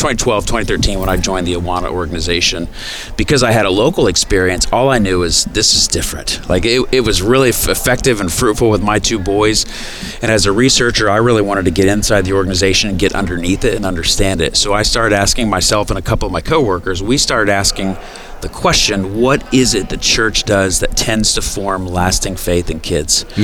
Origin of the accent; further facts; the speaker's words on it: Indiana, United States; So I grew up in central Indiana in farming country